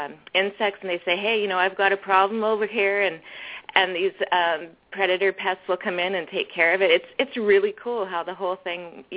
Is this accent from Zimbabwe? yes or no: no; British Columbia, Canada; also born or lived in California, United States; Well, I was born in California and came up to Canada with my mother and brothers when she married a Canadian when I was about 8 years old, and I've been up here ever since.